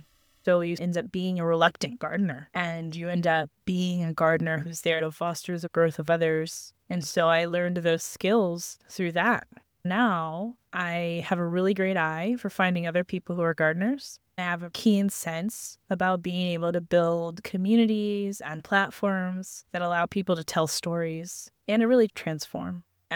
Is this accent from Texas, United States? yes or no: no; Michigan, United States; I do the introduction of, I'm from Michigan.